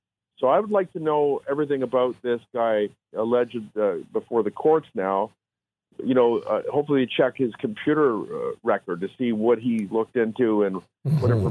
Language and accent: English; Canada; We're all Canadian.